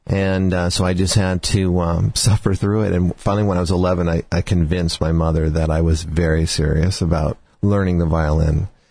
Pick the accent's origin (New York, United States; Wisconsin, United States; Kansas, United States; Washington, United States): Washington, United States; Seattle; I also was growing up in Seattle, Washington, and there weren't a lot of professional string players there that actually even knew what to do with someone like me.